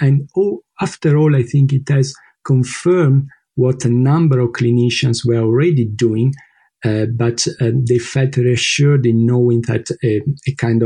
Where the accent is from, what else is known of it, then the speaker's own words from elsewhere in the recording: Verona, Veneto, Italy; from the University of Padua, Italy, so quite close to my hometown, Verona.